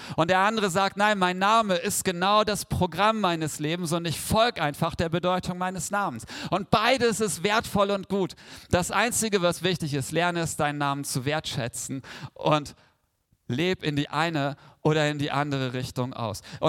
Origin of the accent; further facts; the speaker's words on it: Weener, Lower Saxony, Germany; ich komme ja aus Vena. Hast du schon mal was von Vena gehört?